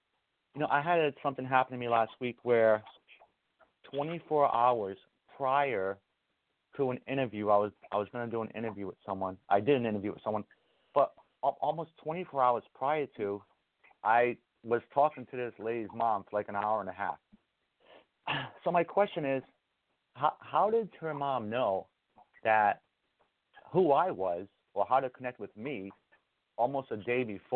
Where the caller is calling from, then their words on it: Massachusetts, United States; Yeah, I'm calling from Massachusetts.